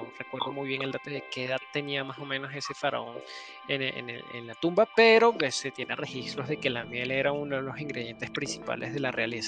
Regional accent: Caracas, Capital District, Venezuela; Bien, soy originario de Venezuela, de Caracas.

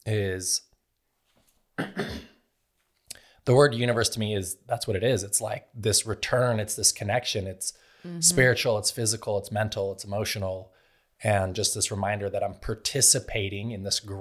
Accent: Salt Lake City, Utah, United States; So I grew up in Salt Lake City, Utah, grew up Mormon.

